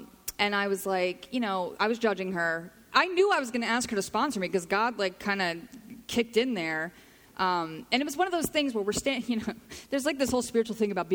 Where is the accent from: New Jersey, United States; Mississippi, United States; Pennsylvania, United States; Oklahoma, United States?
New Jersey, United States; I say Natty Ice because I'm from Jersey.